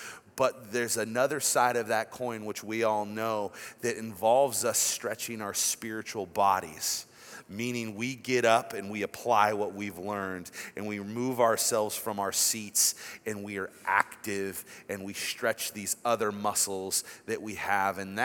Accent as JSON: {"language": "English", "town": "Bakersfield", "region": "California", "country": "United States", "said": "I'm from the Bakersfield community over there"}